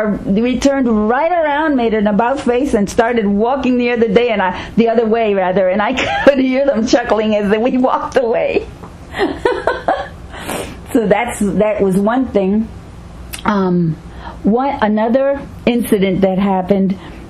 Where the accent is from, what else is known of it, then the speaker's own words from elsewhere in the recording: Vineland, New Jersey, United States; Now you have to remember, I'm coming from Vineland. Not too much happened in Vineland.